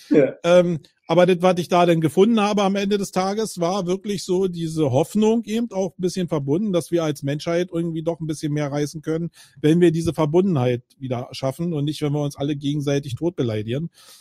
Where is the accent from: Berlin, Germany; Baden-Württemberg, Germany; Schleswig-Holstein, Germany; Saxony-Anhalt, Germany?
Berlin, Germany; ich bin Berliner